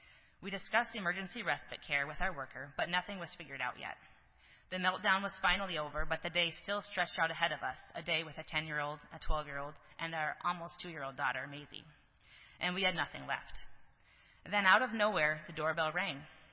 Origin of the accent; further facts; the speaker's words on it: South Sioux City, Nebraska, United States; We were about to cross the bridge from Sioux City, Iowa, to my hometown of South Sioux City, Nebraska, and we hit a red light.